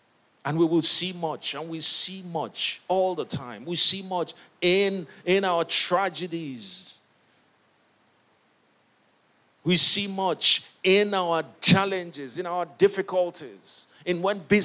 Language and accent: English; Nigeria; We are from Nigeria, the nations.